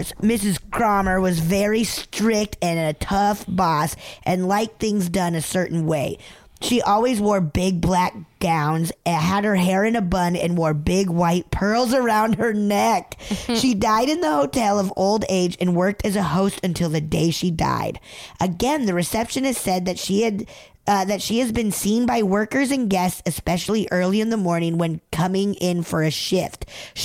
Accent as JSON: {"language": "English", "region": "England", "country": "United Kingdom", "moved": "as an adult", "lives_now": "Malmö, Sweden", "said": "I am English, but I've been living in Malmö in Sweden for about 10 years now"}